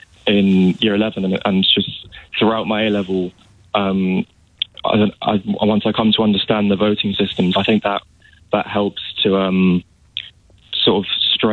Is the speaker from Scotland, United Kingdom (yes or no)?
no; Brighton, South East England, United Kingdom; Well, growing up in Brighton is definitely a factor